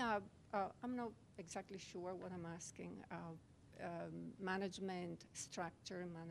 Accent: Italy; English is a second language; I'm really from Italy. Nobody could guess.

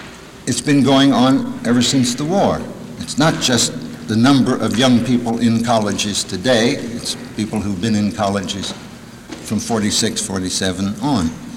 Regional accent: Baltimore, Maryland, United States; I'm from Baltimore. When I was in college, Henry Mencken was a big factor in my life.

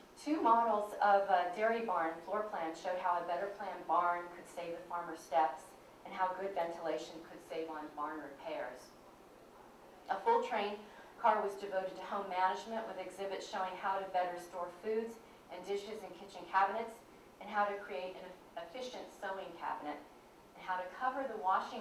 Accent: California, United States; She was a Westerner, and since I'm from California, perhaps I found her even more compelling because of that.

